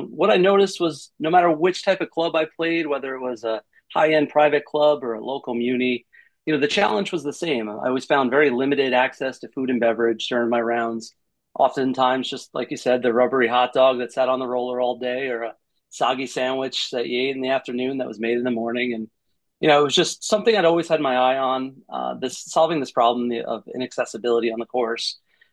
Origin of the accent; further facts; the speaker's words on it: New York, United States; And, I grew up in the Hudson Valley and here in New York.